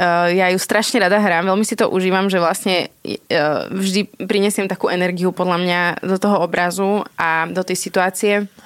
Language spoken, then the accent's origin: Slovak; Poprad, Prešov Region, Slovakia; ja som z Popradu. Takže ja som vyrastala v zime.